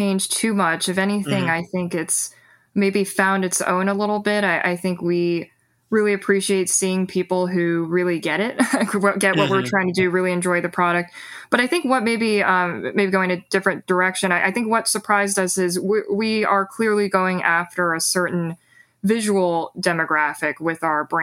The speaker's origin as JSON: {"language": "English", "country": "United States", "said": "I am Chinese American, so we do partner in New York City with a few of the Chinatown organizations."}